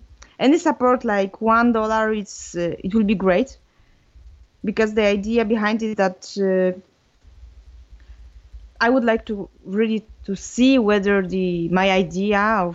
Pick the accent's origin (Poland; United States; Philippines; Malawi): Poland; first language Polish; English is a second language; now in France; I'm living in France since 10 years now, I think. But now I'm coming from Poland. I think it's quite easy to detect that in my accent, but...